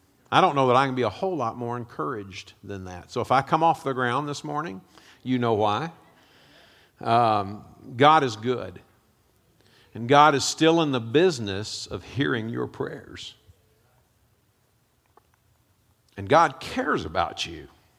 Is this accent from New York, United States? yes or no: no; Weatherford, Texas, United States; Now, I grew up in Weatherford, Texas, okay? So my version of trees was a scraggly mesquite tree